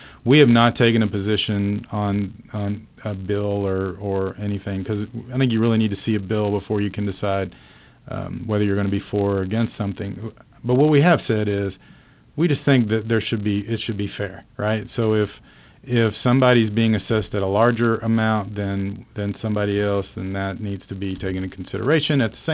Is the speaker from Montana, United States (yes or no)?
no; Oklahoma, United States; growing up in Oklahoma, you saw Cowboys on one station and Chiefs on the other station.